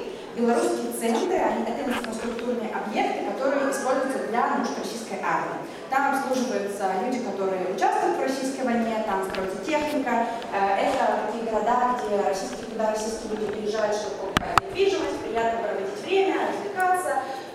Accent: Minsk, Belarus; я из Беларуси, и конкретно я из города Минска. В Европах я живу с очень разных лет, у меня было несколько миграций, но в последний период я живу здесь, где-то в этих широтах, не в немецких, с 2024

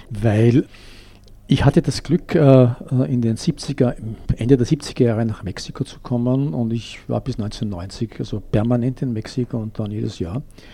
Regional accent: Vienna, Austria; born there; ich bin in Wien geboren, aber meine Eltern kamen, meine Mutter aus Polen und mein Vater aus Böhmen.

